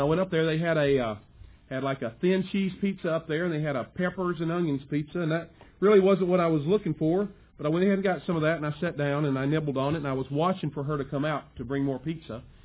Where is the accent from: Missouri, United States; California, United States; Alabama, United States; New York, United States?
Alabama, United States; Tuscumbia; also born or lived in North Dakota; And quickly, I was born in North Dakota, but raised in Alabama, Tuscumbia, Alabama, which is the home of Ivy Green, the birthplace of Helen Keller.